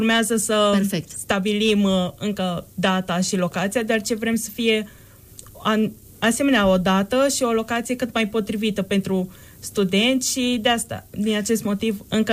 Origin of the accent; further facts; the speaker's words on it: Golăiești, Iași County, Romania; Din satul Golăiești.